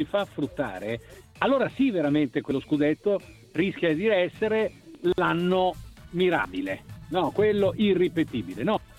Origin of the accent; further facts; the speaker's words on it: Naples, Campania, Italy; Io da napoletano mi sono rotto i cabasisi di questa narrazione.